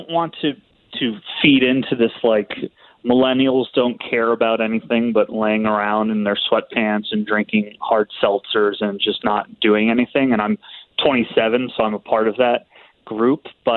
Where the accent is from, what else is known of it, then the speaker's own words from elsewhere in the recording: Rockville, Maryland, United States; I am from Rockville, Maryland. Went to Rockville High School and then had a brief appearance at Gettysburg College before ending up at the University of Maryland. So I'm Maryland born and bred.